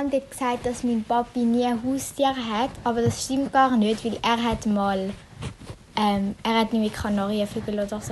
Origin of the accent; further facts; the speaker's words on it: Switzerland; Wir kommen beide aus der Schweiz, Kanton werden wir nicht sagen.